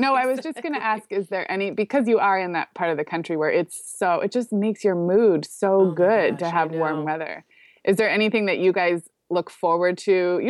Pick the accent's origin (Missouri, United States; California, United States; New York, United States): California, United States; so I grew up in California. We don't have fireflies.